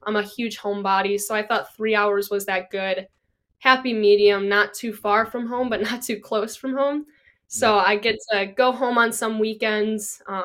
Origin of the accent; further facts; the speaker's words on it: Midwest, United States; even though I'm a Midwesterner, definitely never been my thing